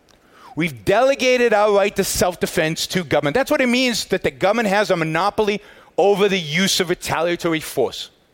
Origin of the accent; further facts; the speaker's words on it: Israel; I grew up in Israel, and my father was in the reserves